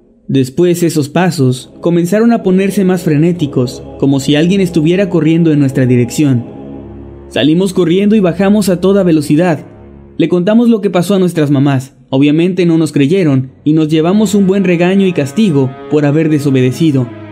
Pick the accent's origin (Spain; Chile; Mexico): Chile; Cuando iba a la escuela en séptimo básico, como se dice en mi país, Chile, yo siempre me sentaba en el medio del salón